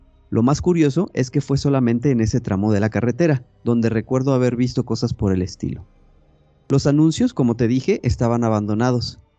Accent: California, United States; born there; Soy hijo de inmigrantes y nací cerca de Los Ángeles. Mis padres migraron de México cuando eran jóvenes, pero tanto mis hermanos como yo nacimos aquí, en los Estados Unidos.

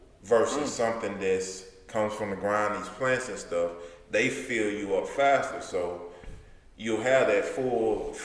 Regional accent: the South, United States; I was raised in the South too. So when we're raised in the South, our eating habits that we're taught from a young age mess us up

